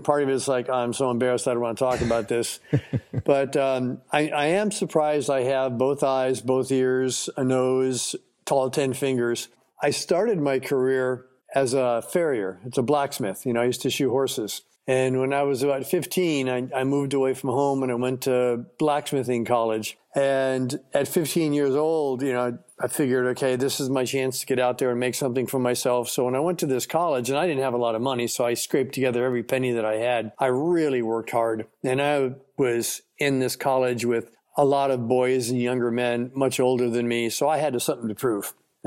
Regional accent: Florida Keys, Florida, United States; You know, I was born in the Florida Keys and grew up traipsing through the swamps with my older brother.

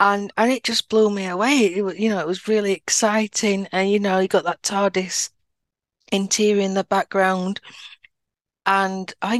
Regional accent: England, United Kingdom; Obviously, growing up in England, there's things you know what a police box is

